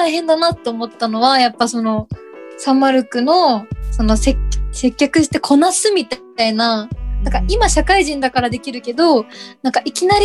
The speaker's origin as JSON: {"language": "Japanese", "region": "Miyazaki", "country": "Japan", "tie": "born or raised there", "said": "私地元宮崎だから宮崎の地鶏屋さんのバイトもしたし"}